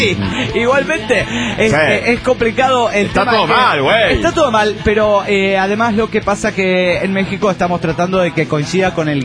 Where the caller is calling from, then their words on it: Cartagena, Bolívar, Colombia; reportándose de Cartagena, Colombia.